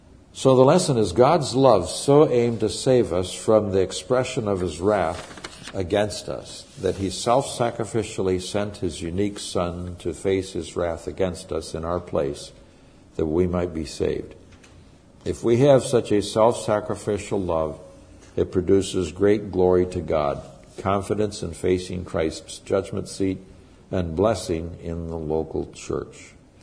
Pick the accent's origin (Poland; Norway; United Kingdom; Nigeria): Nigeria; I grew up in Nigeria, West Africa. My parents were missionaries there.